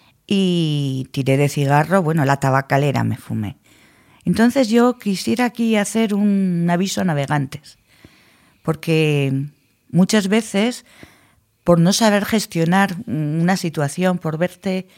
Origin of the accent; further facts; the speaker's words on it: Logroño, La Rioja, Spain; somos de Logroño y había muy buen tabaco en Logroño